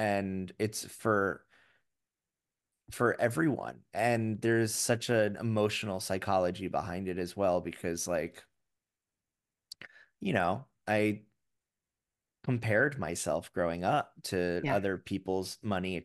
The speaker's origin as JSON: {"language": "English", "region": "Florida", "country": "United States", "tie": "born or raised there", "said": "because I grew up in Florida"}